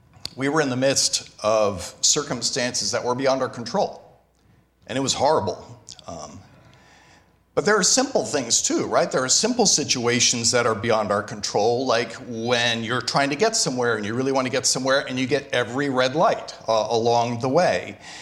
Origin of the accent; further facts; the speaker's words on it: New Jersey, United States; we were going to go back up to my home state of New Jersey, my home church.